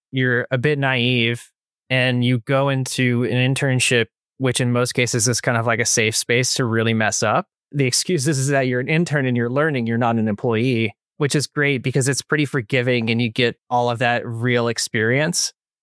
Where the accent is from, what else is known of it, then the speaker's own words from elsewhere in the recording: Thousand Oaks, California, United States; I grew up in Thousand Oaks.